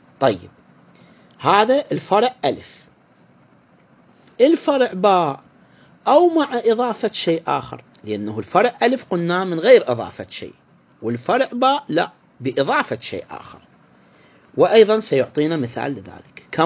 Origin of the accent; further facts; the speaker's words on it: Iraq; من الشرابات المتداولة عندنا بكثرة عندنا في العراق يعني، أو في بعض المحافظات على الأقل.